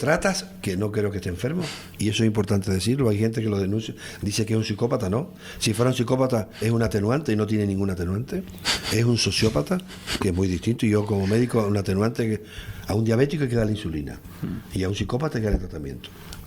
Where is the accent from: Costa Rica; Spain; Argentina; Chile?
Spain; Tenerife, Canary Islands; soy de Tenerife, pero aquello si me pierdo algún día me perderé en Lanzarote, yo tengo alguna cosita en Lanzarote